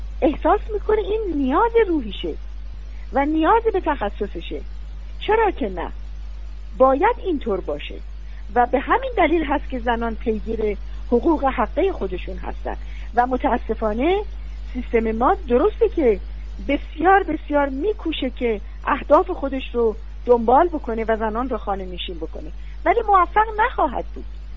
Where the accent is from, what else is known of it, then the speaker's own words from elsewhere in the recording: Iran; از خودم که ایرانی هستم،